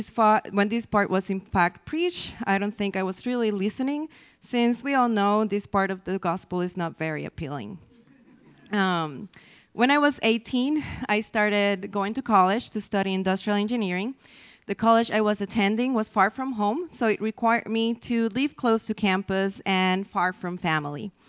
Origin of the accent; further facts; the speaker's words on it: Puerto Rico; I was born and raised in Puerto Rico.